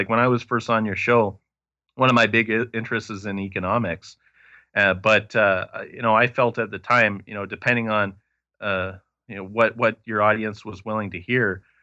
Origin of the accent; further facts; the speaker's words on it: Canada; it was absolutely essential to the identity of myself as a Canadian.